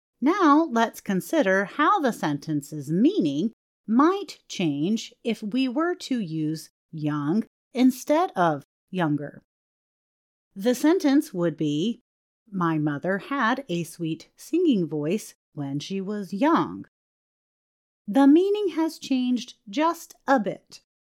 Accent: China; English is a second language; I am from China.

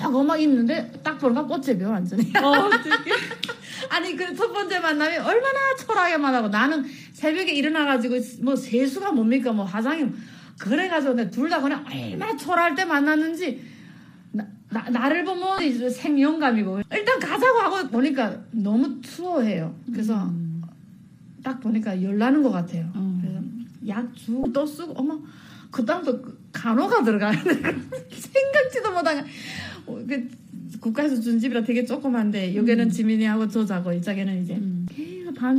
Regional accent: North Korea; also born or lived in China; 저는 북한에서 뭐 했고 어떻게 북한 탈북했고 그다음에 중국에서 어떻게 살았고

